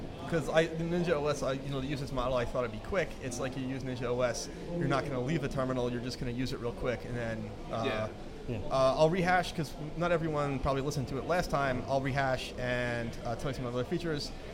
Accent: United States; And I, as much as an American, it really pains me to say this

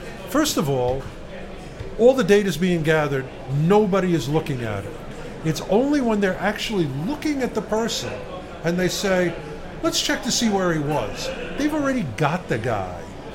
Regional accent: United States; I'm an American. We, like, shot these people.

